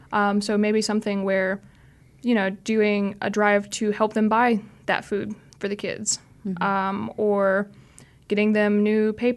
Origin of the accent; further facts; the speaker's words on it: Missouri, United States; I'm from northwest Missouri, like up by Iowa, Kansas, Nebraska.